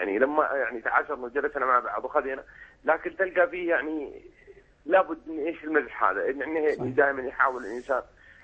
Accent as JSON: {"language": "Arabic", "country": "Egypt", "said": "هذا أكثر عندنا في مصر، الرئيس الحسني كان يمدحونه"}